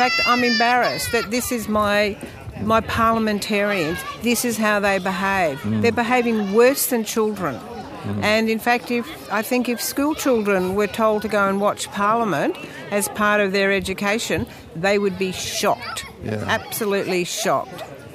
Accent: Queensland, Australia; I'm from Queensland, and for a large part of my life

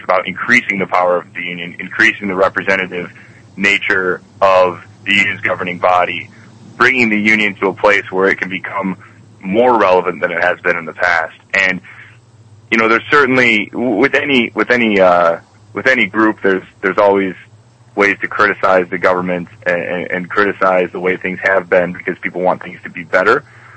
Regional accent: Michigan, United States; moved away as an adult; now in Los Angeles, United States; Teaching in LA is what brought me out here. I grew up in Michigan.

